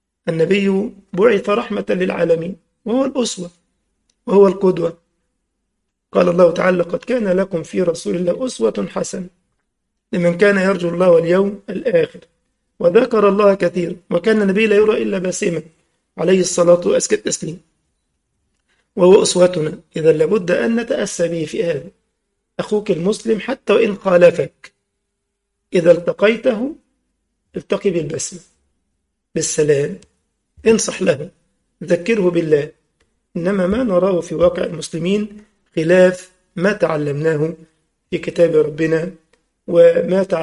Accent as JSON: {"language": "Arabic", "country": "Egypt", "said": "قال لي: أنت منين يا سيد؟ هيناسبني ده ولا إيه؟ فأنا عادي بصبر يعني، قلت له: من مصر."}